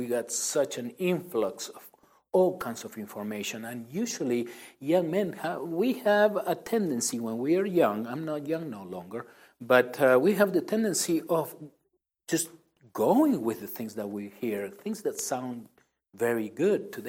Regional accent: Argentina; I grew up in Argentina.

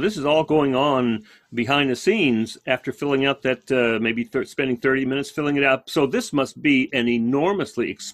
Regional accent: Texas, United States; Well, I grew up in South Texas, so 80% 80% Mexican American is the town that I grew up in.

